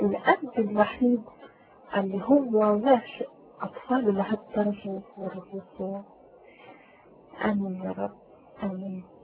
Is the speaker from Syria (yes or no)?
no; Iran; Arabic is a second language; أنا من إيران. أوكي. أو فالعرب دي أنا كنت بتكلم عرب شوي، تعلمت كتيرية شوي مع الناس